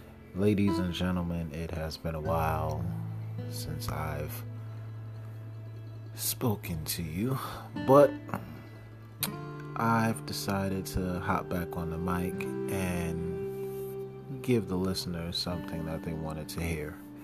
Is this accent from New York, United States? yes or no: yes; New York, United States; but hey, I'm from New York. If you can make it here, you know the rest.